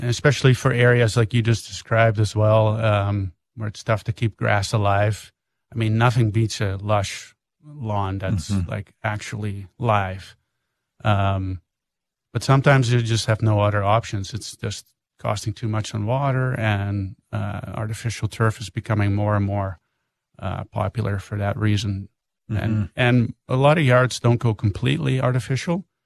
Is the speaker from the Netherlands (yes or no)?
yes; Netherlands; moved away; We moved in 2003 from the Netherlands, and a few years later, we got into landscaping.